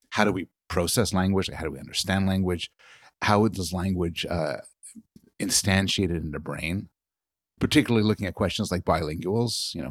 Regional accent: Quebec, Canada; I was raised in Quebec, mostly French-speaking province, and my French is terrible. I grew up in kind of a Jewish-Greek neighborhood where my friends didn't speak French.

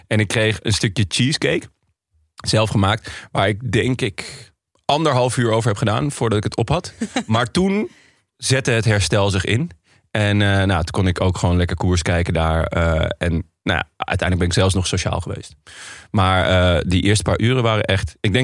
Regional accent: Netherlands; wij wilden gewoon even een broodje eten als echte Hollanders.

